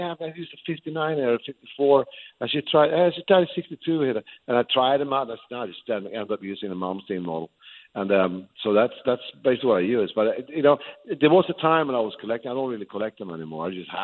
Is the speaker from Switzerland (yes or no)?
no; Sweden; English is a second language; now in United States; when I grew up in Sweden, it wasn't really any driving going on then because you couldn't park anywhere in the city